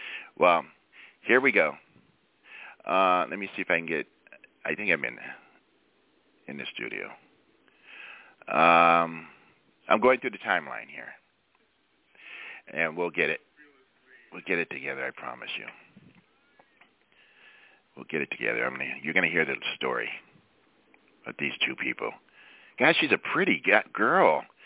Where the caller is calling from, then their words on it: California, United States; So right now in California, I'm calling you from California, it's 7:12.